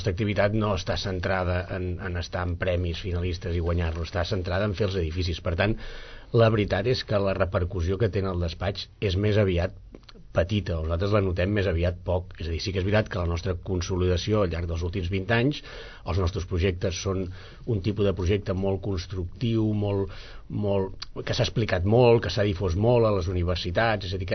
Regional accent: Catalonia, Spain; perquè tots som del Vallès, és veritat

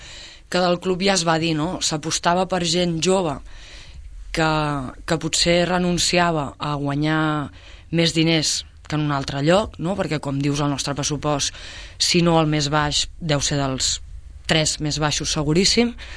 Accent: Sabadell, Catalonia, Spain; sóc de Sabadell, vaig estudiar allà, vaig començar a jugar a bàsquet allà

